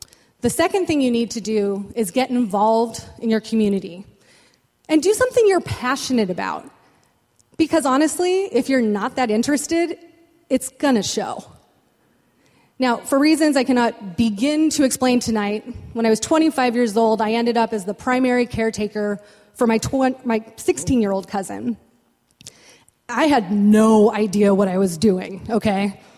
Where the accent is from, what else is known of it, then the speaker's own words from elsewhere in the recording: Battle Ground, Washington, United States; now in Seattle, United States; Okay, I grew up in Battleground, Washington, rural, conservative. I didn't have a chance there. And I ended up in Seattle, and I ended up in Ballard, and I stayed there.